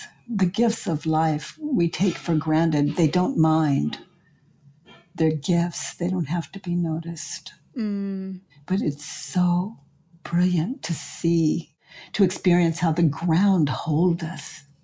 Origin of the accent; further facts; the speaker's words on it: Needles, California, United States; now in Ojai, United States; This little tiny desert town on the border of, now I don't even think it's a town with neighborhoods anymore, but it was a little town called Needles.